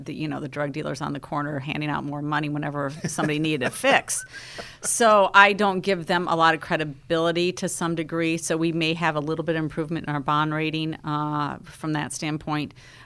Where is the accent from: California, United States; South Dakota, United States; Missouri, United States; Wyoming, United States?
South Dakota, United States; now in Illinois, United States; I'm one of six children. We grew up in South Dakota. And four out of the six of us children moved to Illinois in the early 90s